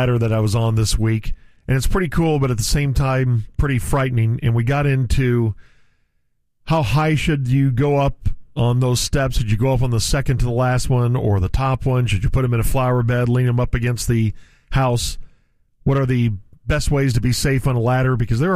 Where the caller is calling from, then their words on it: Dallas, Texas, United States; Dallas, Texas.